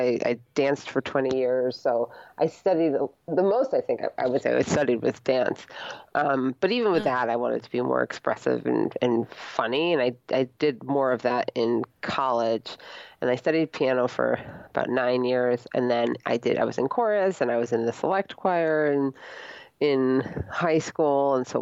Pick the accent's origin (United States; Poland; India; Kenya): United States; Connecticut; I grew up in the Hartford area